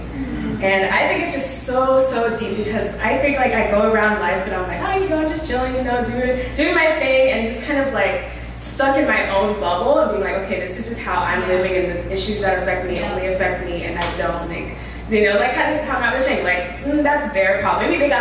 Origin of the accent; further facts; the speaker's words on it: Long Island, New York, United States; I'm from Long Island. So I'm in school. I'm currently at Hunter College